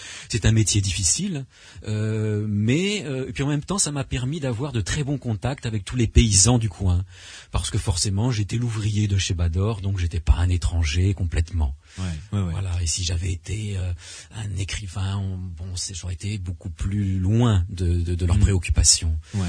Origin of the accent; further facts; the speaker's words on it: Nice, Provence-Alpes-Côte d'Azur, France; born there; Donc je suis né à Nice précisément, clinique du Belvédère en face de l'église orthodoxe.